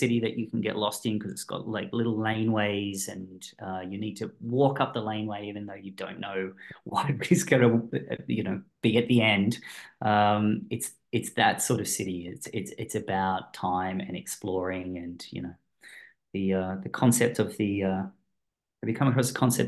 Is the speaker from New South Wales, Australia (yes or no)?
yes; Sydney, New South Wales, Australia; born there; also born or lived in Melbourne; No, I was born here, but I was born in Sydney and then I moved to Melbourne.